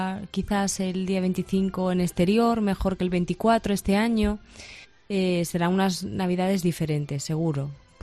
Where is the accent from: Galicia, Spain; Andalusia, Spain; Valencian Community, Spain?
Andalusia, Spain; Cádiz; Cádiz una parte y luego también en San Fernando, en Chiclana.